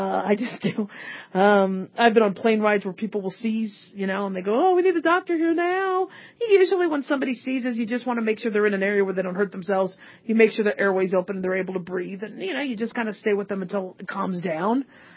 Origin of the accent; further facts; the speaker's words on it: Phoenix, Arizona, United States; when I grew up in Phoenix, Arizona, there was this commercial